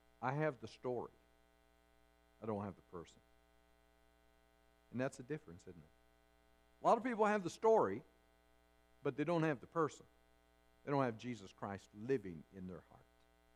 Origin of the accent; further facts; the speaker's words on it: West Virginia, United States; I'm from West Virginia, actually, originally